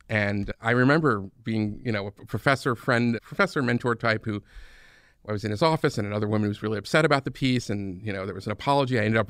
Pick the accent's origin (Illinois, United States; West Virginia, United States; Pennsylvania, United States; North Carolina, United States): Pennsylvania, United States; Philadelphia; growing up in Philadelphia, you had the advantage of Power 99, which is a radio station, and they had one hip hop show on Sundays